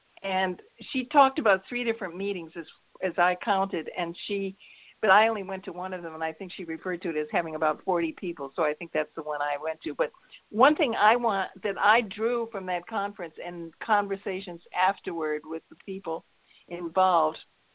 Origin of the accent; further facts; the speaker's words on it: New York City, New York, United States; I'm from New York City.